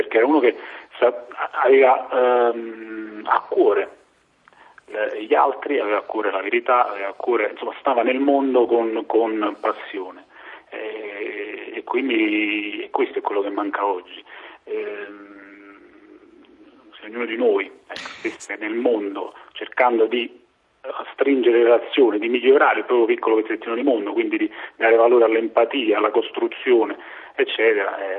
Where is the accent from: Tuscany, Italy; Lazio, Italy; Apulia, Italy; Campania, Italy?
Campania, Italy; Naples; io sono del Bomo, nel suo stesso quartiere, sono cresciuto con questa sua figura, con il suo esempio